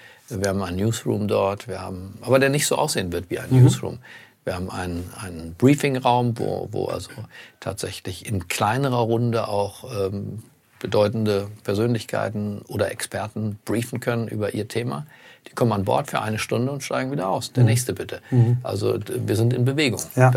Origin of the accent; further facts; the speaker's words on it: Berlin, Germany; born there; In Berlin, in meinem Geburtsort